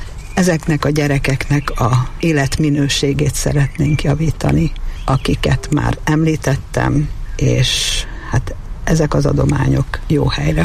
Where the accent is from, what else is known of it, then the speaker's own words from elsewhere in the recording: Miskolc, Borsod-Abaúj-Zemplén, Hungary; also born or lived in Budapest; én 2000-ig Budapesten laktam előtte. Ugyan Miskolcon születtem, és miskolci vagyok, de 20 évig ott éltem, és akkor 2000-ben költöztem haza.